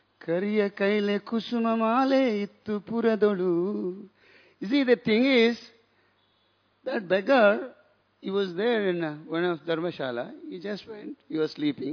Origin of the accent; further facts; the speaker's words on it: India; and we India, it is very sad to say